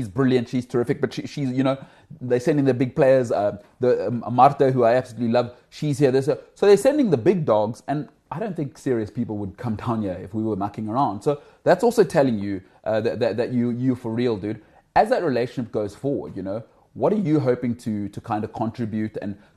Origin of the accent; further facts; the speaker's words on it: South Africa; That's lekker for me as a South African in a competitive sense